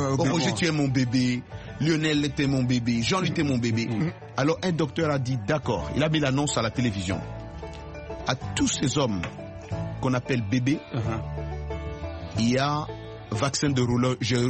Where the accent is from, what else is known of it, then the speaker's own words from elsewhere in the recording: Kasaï, DR Congo; chez moi, au Kassai, on t'appelait